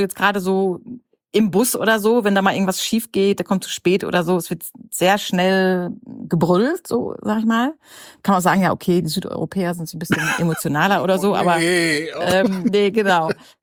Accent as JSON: {"language": "German", "country": "Germany", "said": "Das kennen wir als Deutsche ja zum Glück, zumindest die Nachdeutschen sozusagen, zum Glück nicht."}